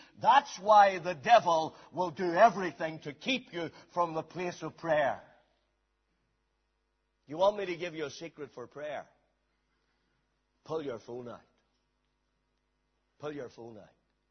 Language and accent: English; Banbridge, Northern Ireland, United Kingdom; You know, when I was growing up in Banbridge, one of my favorite places to be was the River Ban.